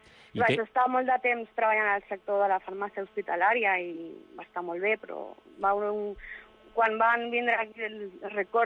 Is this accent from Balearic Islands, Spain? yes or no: no; Barcelona, Catalonia, Spain; Jo soc d'aquí, de Catalunya, vaig néixer aquí.